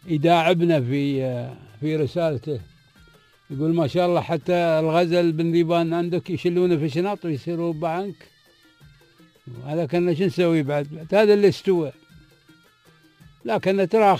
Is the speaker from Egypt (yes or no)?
no; Dubai, United Arab Emirates; احنا نتكلم عن وضعنا في دبي هنا